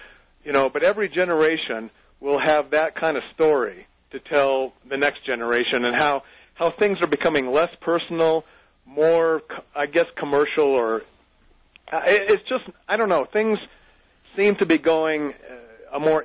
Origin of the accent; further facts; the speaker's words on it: Tustin, California, United States; I grew up in Tustin, Orange County, California.